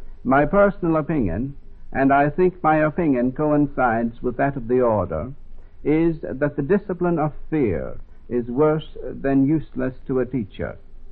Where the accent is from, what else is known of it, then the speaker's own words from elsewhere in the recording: California, United States; also born or lived in Dublin, Ireland; I was born in Ireland, in Dublin. My people came to this country when I was rather young. They went directly west and settled out in California.